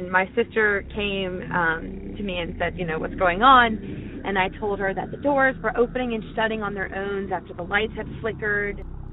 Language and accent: English; Mechanicsville, Virginia, United States; I'm from Mechanicsville, Virginia.